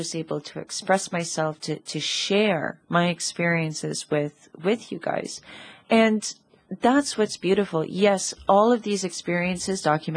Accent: New York, United States; now in Gozo, Malta; I grew up in New York. I came out in New York. I explored my sexuality, my gender in New York. And when I moved here to Gozo in 2020

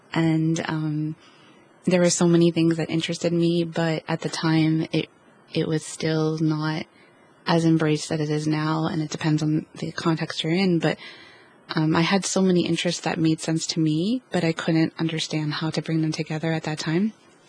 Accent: United States; And, you know, as an American, it hadn't really been a big part of my world.

